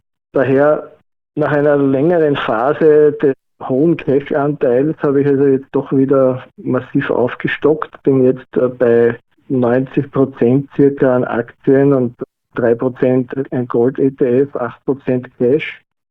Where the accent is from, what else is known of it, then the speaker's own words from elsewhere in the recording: Vienna, Austria; bin aus Wien und Wikifolio-Trader